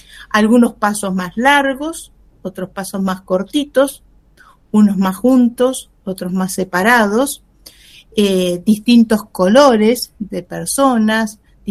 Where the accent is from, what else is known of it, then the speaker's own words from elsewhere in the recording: Argentina; Díganme cómo estábamos los argentinos a las 5 de la tarde